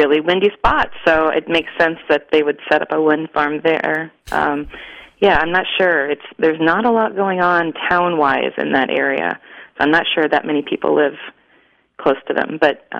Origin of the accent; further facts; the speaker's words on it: Indiana, United States; now in Chicago, United States; I am from central Indiana originally, about halfway between Indianapolis and West Lafayette, if people are knowledgeable about the area. But I live in Chicago now.